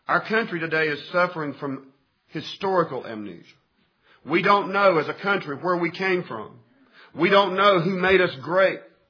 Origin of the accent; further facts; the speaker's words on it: United States; I am a Christian American. I am an American Christian.